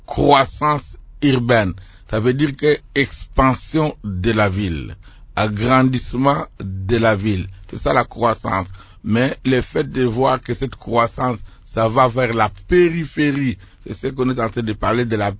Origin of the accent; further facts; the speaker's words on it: DR Congo; Par exemple, chez nous, en République démocratique du Congo, je trouve une confusion totale